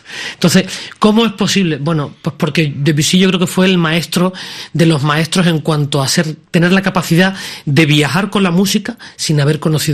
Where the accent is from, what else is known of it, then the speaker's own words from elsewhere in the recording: Nerva, Andalusia, Spain; el conservatorio de Nerva, que todavía era incipiente, el de mi pueblo